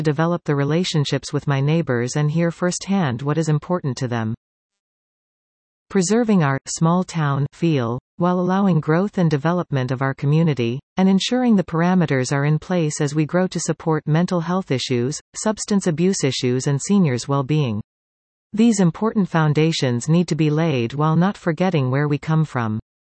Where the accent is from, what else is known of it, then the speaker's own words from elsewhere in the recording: Delta, British Columbia, Canada; Growing up in Delta, I've been exposed to the expedient growth of the community throughout the late 1900s and early 2000s, while holding dear the nostalgia of our small-town locality.